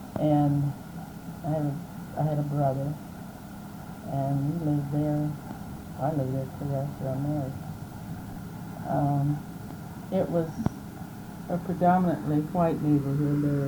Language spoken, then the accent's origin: English; Champaign, Illinois, United States; born there; I was born here in Champaign, and my father was born here.